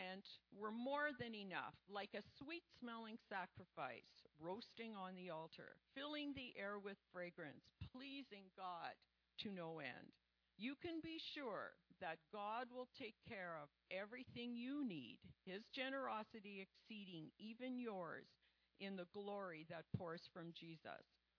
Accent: Edo, Nigeria; We left Edo State, which is my hometown, at about 6 p.m. on that day.

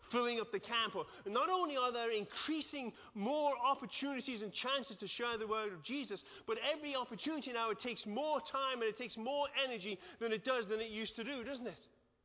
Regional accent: England, United Kingdom; I'm English.

